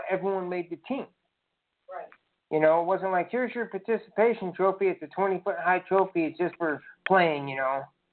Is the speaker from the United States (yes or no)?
no; Kenya; He come from my home country of Kenya, Africa, and to go up to become leader of the free world